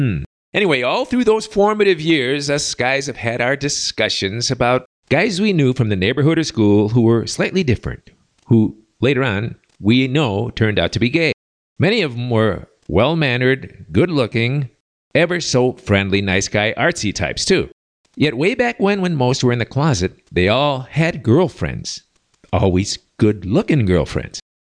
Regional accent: Chicago, Illinois, United States; I'm from Chicago, you know. We can dish it out, but we can take it.

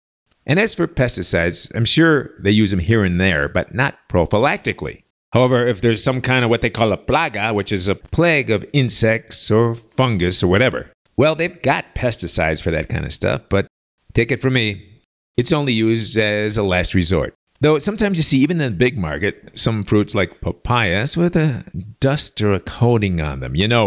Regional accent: Chicago, Illinois, United States; Come on, I'm from Chicago, so I had to talk to the guy.

